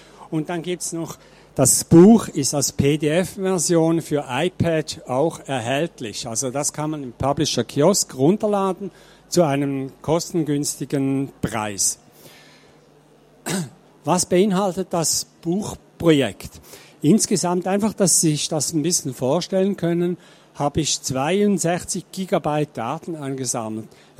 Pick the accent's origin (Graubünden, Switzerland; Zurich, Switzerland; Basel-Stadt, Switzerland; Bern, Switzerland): Zurich, Switzerland; Ich zeige Ihnen trotzdem 5 Bilder von da, wo ich herkomme. Ich lebe und arbeite etwa 10 Kilometer außerhalb von Zürich.